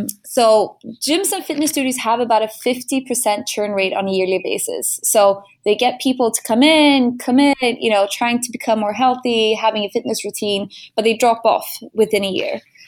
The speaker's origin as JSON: {"language": "English", "town": "Stockholm", "region": "Stockholm County", "country": "Sweden", "tie": "born or raised there", "second_language": "English", "said": "Born and raised in Stockholm, my first business was in e-commerce"}